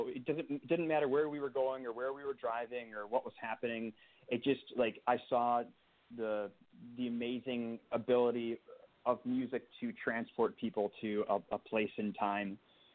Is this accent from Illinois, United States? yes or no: yes; Illinois, United States; I was born in the city, but I grew up mostly in the suburbs, in the south suburbs of Chicago.